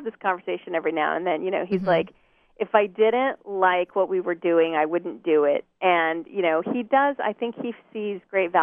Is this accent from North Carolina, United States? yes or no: no; San Diego, California, United States; also born or lived in New York; No, I was actually born and raised in San Diego in California.